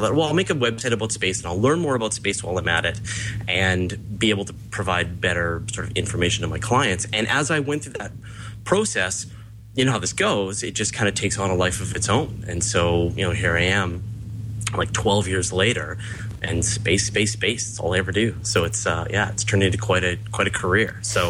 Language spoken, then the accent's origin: English; Canada; accent: Canadian; There, you happy? A boot. There. That's my Canadian accent for you.